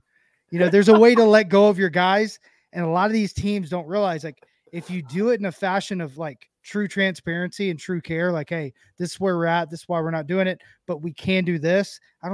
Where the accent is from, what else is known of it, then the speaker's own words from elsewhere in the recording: Tennessee, United States; Oh, I'm from Tennessee and I can't get anything right.